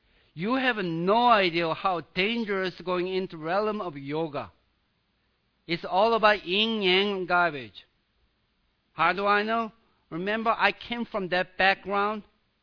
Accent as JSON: {"language": "English", "country": "Sweden", "said": "There is a great word from my home country, Sweden."}